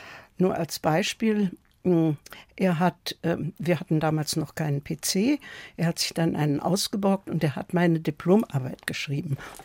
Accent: Berlin, Germany; born there; now in Munich, Germany; In Berlin habe ich studiert, da ist auch mein Geburtsort.

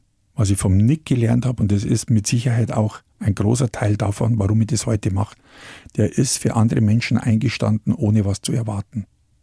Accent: Munich, Bavaria, Germany; die laden mich als Münchner da ein oder was

